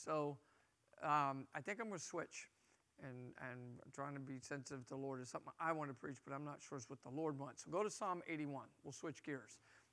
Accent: New Jersey, United States; And I am from New Jersey, hallelujah, the promised land. And I'm 54 years old.

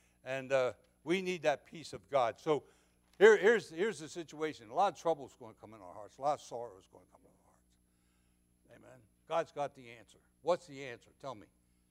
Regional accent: New Jersey, United States; Hurricane come up the East Coast. I'm from New Jersey.

